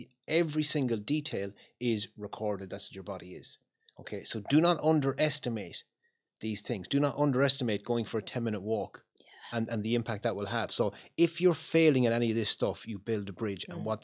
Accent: Connacht, Ireland; I set up in Mayo, where I'm from. I done a talk in my hometown years ago, and I advertised in the local newspaper.

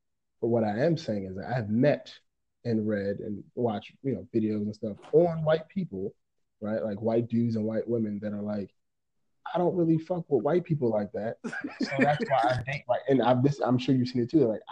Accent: Washington, District of Columbia, United States; And I said, oh, I'm from Washington, D.C., United States.

